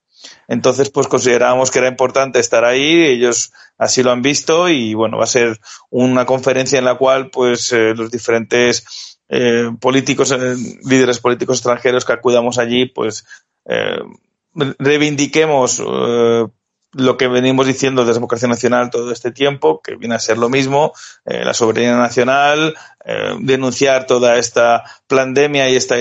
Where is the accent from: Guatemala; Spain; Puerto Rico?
Spain; nosotros como españoles reivindiquemos el derecho a Serbia a mantener sus fronteras